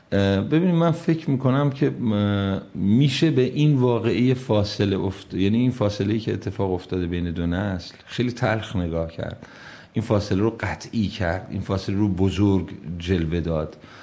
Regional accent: Khuzestan, Iran; من جنوبی هستم، بچه خوزستانم و طبعا از اون فضا تاثیر گرفتم

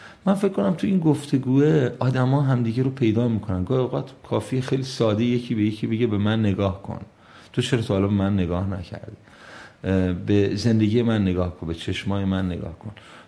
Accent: Khuzestan, Iran; من جنوبی هستم، بچه خوزستانم و طبعا از اون فضا تاثیر گرفتم

